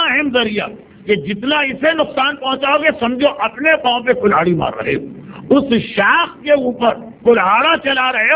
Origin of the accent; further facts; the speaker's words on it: Pakistan; میں گھر کے پاکستان میں پیدا ہوا ایک طرح اور زندگی وہاں گزری، لیکن ہندوستان سے جو بزرگوں کی تہذیب مجھے ملی تھی